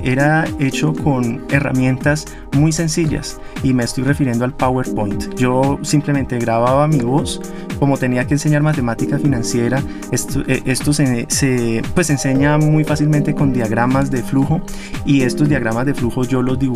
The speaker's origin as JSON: {"language": "Spanish", "town": "Cali", "region": "Valle del Cauca", "country": "Colombia", "said": "yo soy caleño"}